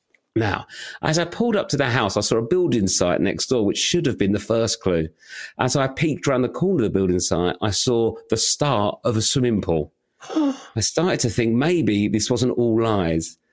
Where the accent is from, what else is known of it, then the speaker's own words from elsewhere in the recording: London, United Kingdom; I grew up in South London